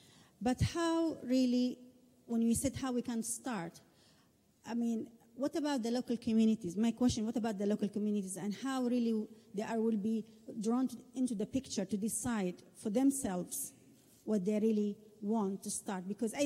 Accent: Saudi Arabia; English is a second language; I'm from Saudi Arabia. I'm a scientist, entrepreneur, and semi-politician.

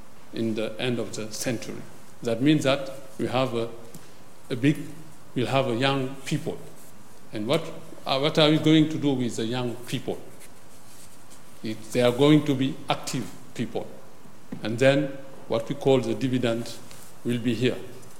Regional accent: Senegal; English is a second language; I apologize for my English because I'm from French-speaking country, Senegal.

